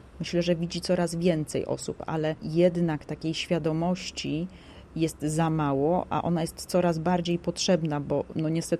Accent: Chorzów, Silesian Voivodeship, Poland; Ja zresztą mieszkałam, urodziłam się na takim dużym osiedlu, które do parku było przez ulicę. Już było w Chorzowie

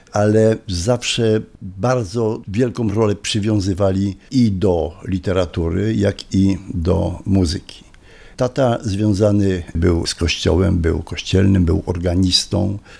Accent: Sosnowiec, Silesian Voivodeship, Poland; No, wszystko się zaczęło w Sosnowcu, bo to jest moje rodzinne miasto. No, gdzie się urodziłem, gdzie chodziłem do szkoły muzycznej. Ja właśnie mieszkałem tam 30 lat.

